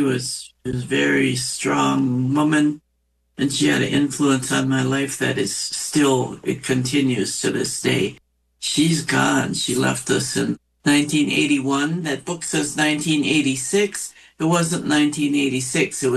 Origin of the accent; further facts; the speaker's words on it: Minnesota, United States; now in Cloquet, United States; I'm from Leech Lake Reservation and Fond du Lac Reservation. I am Eagle Clan. I live in Cloquet, Minnesota.